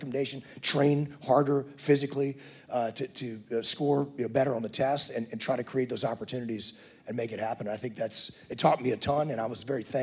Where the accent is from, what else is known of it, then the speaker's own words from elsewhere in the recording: Woodville, Texas, United States; I grew up in East Texas, a little town called Woodville, just north of Beaumont.